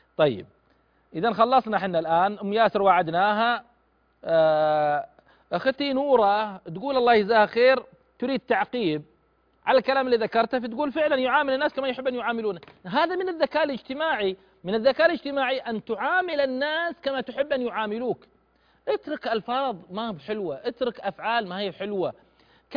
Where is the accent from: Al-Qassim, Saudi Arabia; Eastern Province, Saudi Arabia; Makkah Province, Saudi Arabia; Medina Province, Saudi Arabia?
Eastern Province, Saudi Arabia; يعني النخيل عندنا بالاحساء وغيره كانت تكد كدا يعني